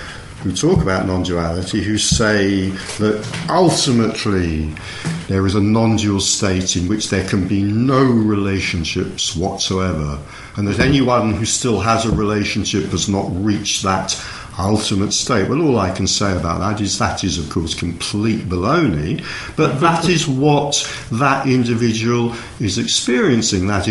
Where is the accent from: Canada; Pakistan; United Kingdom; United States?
United Kingdom; England; I'm English.